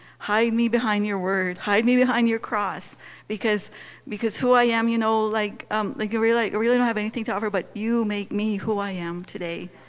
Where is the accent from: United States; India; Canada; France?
Canada; Saskatchewan; I grew up on the Kiskus First Nations, that's by Manitoba border by Kamsack, and very shy, very quiet.